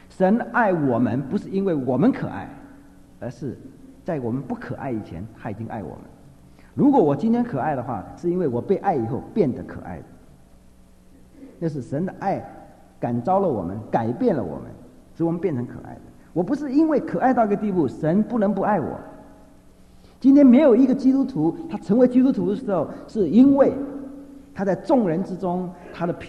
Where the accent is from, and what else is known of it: China